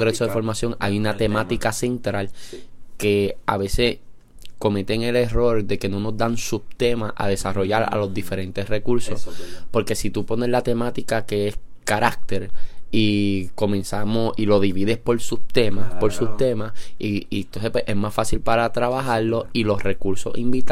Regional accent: Santa Isabel, Puerto Rico; yo soy del pueblo de Santa Isabel.

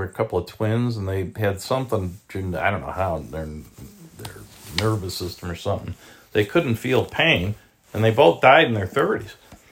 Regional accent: Chicago, Illinois, United States; Chicago guy ran for president, I didn't vote for him. So I figured this time I'd, you know, go with my hometown guy, my homie.

